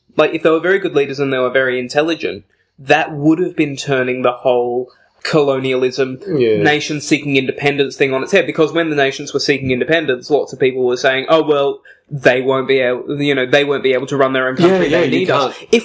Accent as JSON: {"language": "English", "country": "Australia", "said": "And, you know, we're from Australia. We've seen how that turns out."}